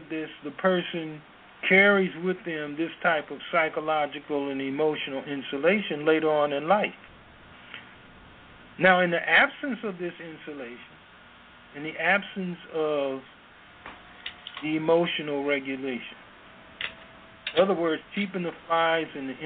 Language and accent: English; Midwest, United States; typically I'm from the Midwest in the States, and the screen doors would keep the flies and insects out and the air in.